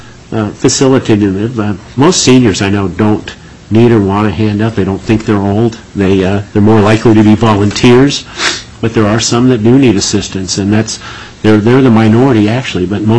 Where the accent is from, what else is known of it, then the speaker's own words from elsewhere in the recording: Alaska, United States; Growing up in Alaska, as Senator Coghill did, probably he and I were unique among a lot of folks that we had our grandparents living here